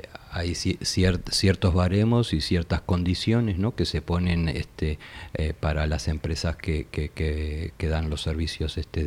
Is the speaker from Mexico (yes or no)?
no; Uruguay; Al menos nosotros que venimos de afuera eso lo percibimos bastante claro, ¿verdad? Nosotros somos de Uruguay.